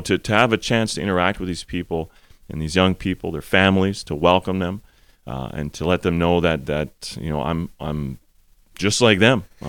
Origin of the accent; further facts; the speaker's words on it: Winnipeg, Manitoba, Canada; I grew up in Winnipeg, and I came here for a summer to work.